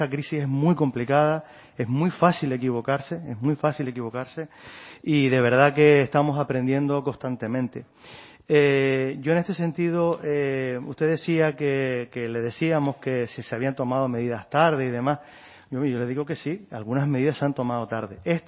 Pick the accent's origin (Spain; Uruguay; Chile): Spain; Canary Islands; usted y yo somos de Gran Canaria, conocemos bien aquello